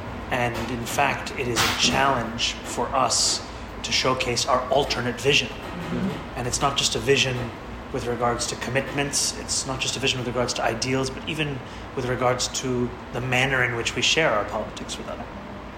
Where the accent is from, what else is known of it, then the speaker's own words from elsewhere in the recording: New York, United States; And what I have found as a New Yorker is that the thing New Yorkers hate more than a politician they disagree with is one that they can't trust.